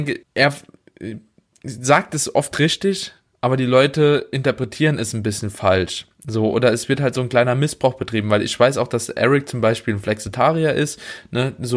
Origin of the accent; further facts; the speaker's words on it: Bad Kreuznach, Rhineland-Palatinate, Germany; Ja, Bad Kreuznach.